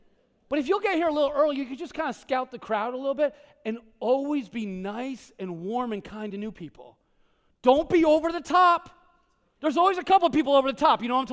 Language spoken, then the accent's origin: English; New Jersey, United States; I'm from North Jersey. I know when it's going down.